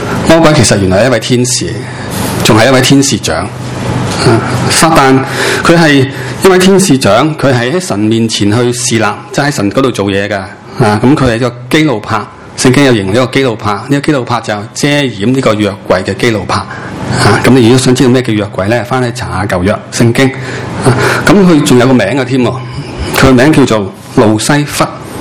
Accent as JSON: {"language": "Cantonese", "country": "China", "said": "我哋中国人嘅观念就系鬼咧，就系啲人死咗。"}